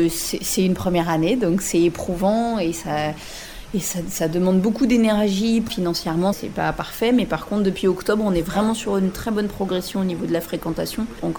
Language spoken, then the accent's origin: French; Bourgogne-Franche-Comté, France; Moi, je suis originaire du Mâconnais et je suis d'une famille viticole